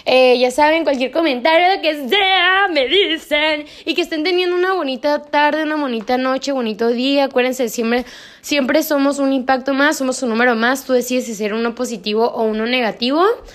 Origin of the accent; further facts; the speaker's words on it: Mexico; now in San Diego, United States; yo como mexicana, la neta, a mí nunca me llegó esa información en la escuela